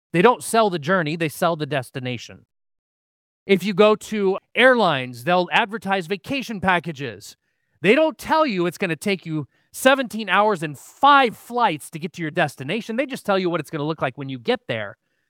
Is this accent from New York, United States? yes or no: no; Wisconsin, United States; As a child growing up in Wisconsin, we had a dairy farm with approximately 60-some head of milking cattle.